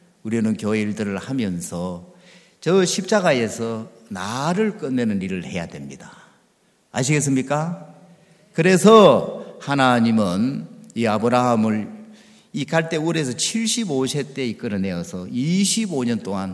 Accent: Hapcheon, South Gyeongsang, South Korea; 제 고향 후배예요. 합천. 아, 합천 이야기 했죠.

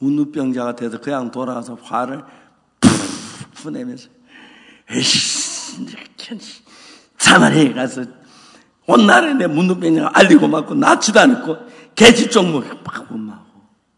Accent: South Korea; 우리는 한국 사람들

